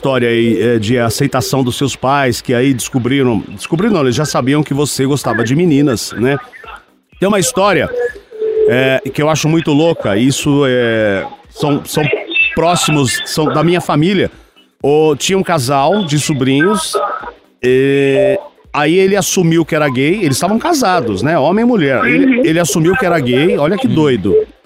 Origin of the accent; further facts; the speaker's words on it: Belo Horizonte, Minas Gerais, Brazil; Oi, eu sou de BH.